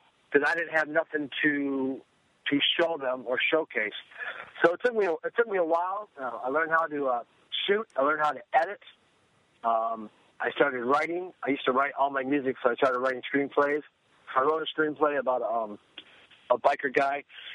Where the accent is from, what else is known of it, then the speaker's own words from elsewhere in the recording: Michigan, United States; moved away as an adult; now in California, United States; Actually, you know, I moved out here to California when I was 18 from Michigan for music.